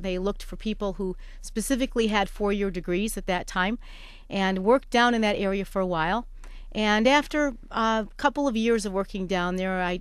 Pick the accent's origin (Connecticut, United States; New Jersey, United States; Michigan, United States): Michigan, United States; Detroit; Well, I was raised in Detroit, and I have one brother and two sisters.